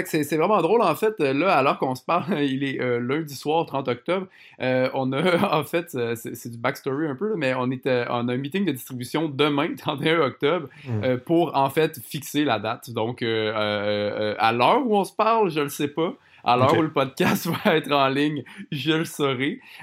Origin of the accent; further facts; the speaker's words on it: Magdalen Islands, Quebec, Canada; born there; Ben moi, comme je suis né aux Îles-de-la-Madeleine